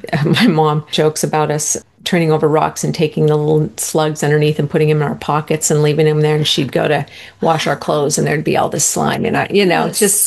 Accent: Anaconda, Montana, United States; Oh, well, I came from Anaconda, Montana. Born and raised there. So go Copperheads. We lived outside of town

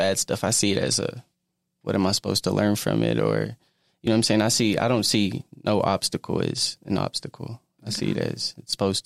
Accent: Maud, Texas, United States; also born or lived in Kansas City; I'm from Kansas City, but I spent most of my life in a town called Maud.

